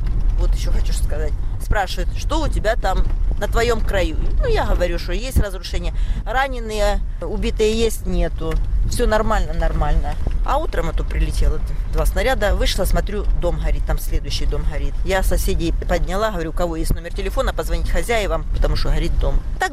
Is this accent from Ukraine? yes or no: yes; Ukraine; Ты русский, я украинец. Мы одинаковые.